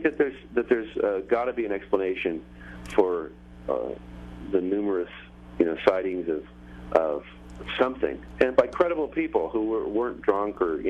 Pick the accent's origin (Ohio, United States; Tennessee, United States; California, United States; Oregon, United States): California, United States; born there; I was born in Southern California. My earliest memories are of the Mansons and the Zodiac.